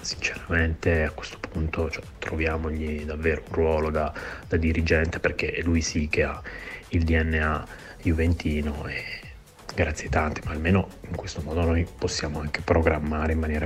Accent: Reggio Emilia, Emilia-Romagna, Italy; da Reggio Emilia.

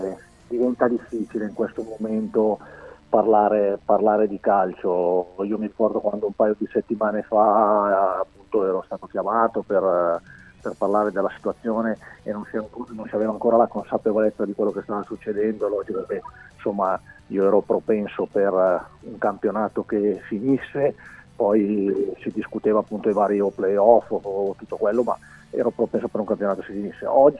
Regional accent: Crema, Lombardy, Italy; io sono a Crema, perché sono di Crema

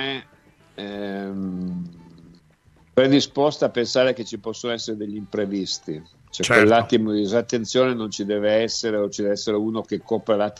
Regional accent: Piedmont, Italy; da piemontese mi disturba molto dirlo

